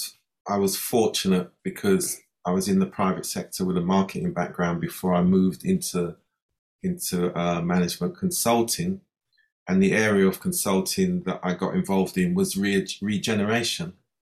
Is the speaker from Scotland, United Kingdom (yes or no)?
no; London, United Kingdom; born there; I'm a child of the Windrush generation. My mother came from Montserrat, father Jamaica, but I was born here in London.